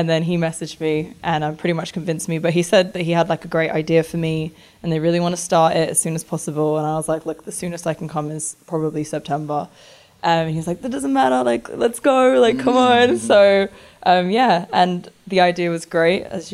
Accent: London, United Kingdom; So I'm from London, North London

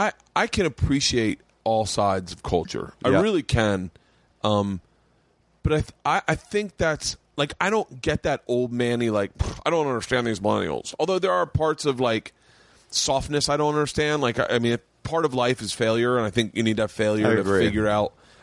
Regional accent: Southern US, United States; If you go through my Facebook, you would not agree with one person I grew up with, because I grew up in the South.

